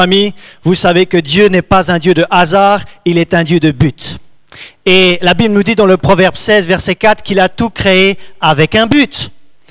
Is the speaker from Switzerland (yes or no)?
yes; Switzerland; J'ai été présenté comme étant suisse. Effectivement, je suis né, j'ai grandi en Suisse. Mon père est franc-comtois, donc j'ai aussi un peu de sang français. Mais je suis citoyen du ciel avant tout, n'est-ce pas? Donc